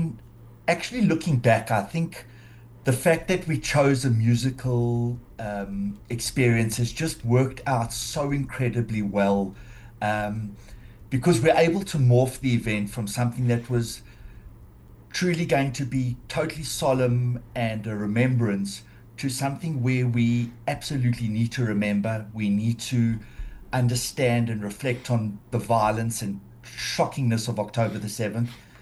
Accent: South Africa; And I think that it's something we as South African Jewry have in abundance.

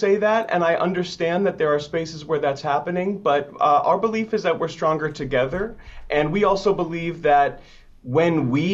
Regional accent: Syracuse, New York, United States; I love my hometown. I'm so grateful. Syracuse. So I grew up in a suburb of the city of Syracuse, and that I was in bands since I was 14.

